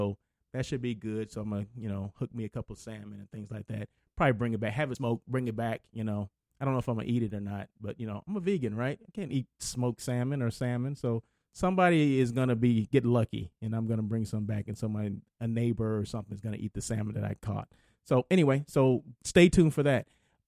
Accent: Blythe, California, United States; I always mention that I'm from Blythe, California, right? Which is about 3 hours and some change. I'm going to say 3 hours, 15 minutes, 30 minutes from Los Angeles.

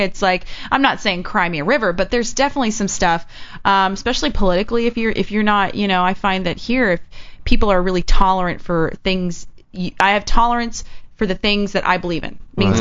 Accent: the South, United States; I'm from the South. I'll go back and it doesn't have to be a gay thing.

